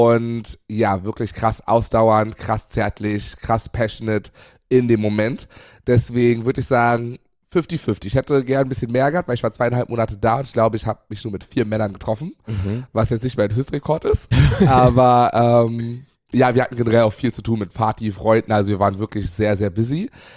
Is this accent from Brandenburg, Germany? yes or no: no; Berlin, Germany; born there; bin gebürtiger Berliner auf jeden Fall. Würde reinschreiben, bin deutsch. Aber Wurzeln kommen bei mir aus Ghana und Mosambik.